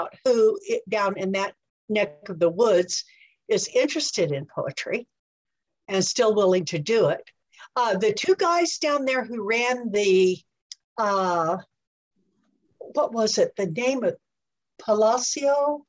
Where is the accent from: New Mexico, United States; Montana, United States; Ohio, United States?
New Mexico, United States; Deming; I'm from Deming. My hometown's 30 miles from the border. I know what it is. I have felt it all my life.